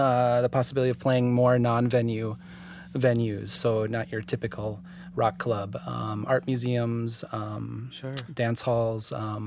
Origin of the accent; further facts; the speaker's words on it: Twin Cities, Minnesota, United States; also born or lived in Tokyo, Japan; I'm from the Twin Cities here. Mm-hmm. I guess it's known for